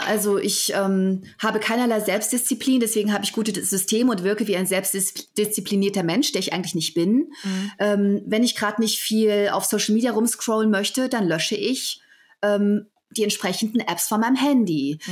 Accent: Germany; accent: German; ich mit meinem deutschen Akzent mich da so durchwurschtle

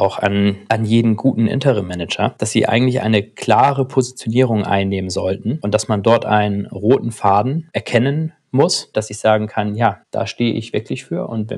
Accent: Hamburg, Germany; born there; Ja, also wie gesagt, ich bin gebürtiger Hamburger.

